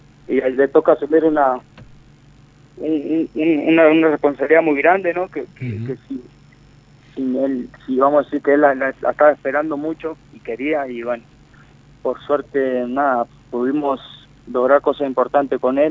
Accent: Uruguay; somos todos uruguayos, ¿no?

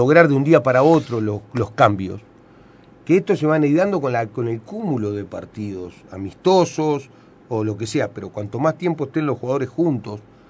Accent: Uruguay; ¿Somos uruguayos? Sí. Somos uruguayos y queremos ganar a todos

